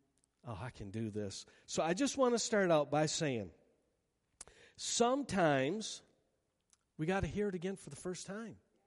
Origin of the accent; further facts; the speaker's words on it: Michigan, United States; for me, I grew up in West Michigan, so I heard people when I worked at Zondervan's and when I worked at Chicken Coop, they told me about Jesus